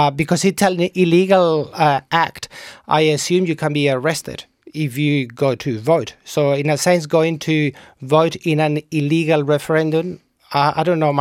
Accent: Madrid, Community of Madrid, Spain; also born or lived in south of Spain; I was born in the south of Spain. My parents are Catalan. I speak Catalan. And I grew up in Madrid.

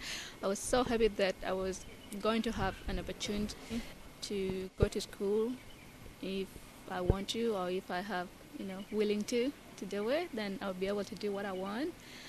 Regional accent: Kenya; also born or lived in Sudan; now in Australia; I grew up in Kenya as a refugee, so probably I left with my mother.

